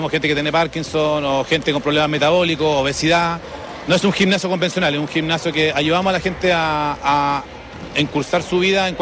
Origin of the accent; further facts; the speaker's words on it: San Pedro de la Paz, Biobío, Chile; soy de Concepción, de San Pedro en específico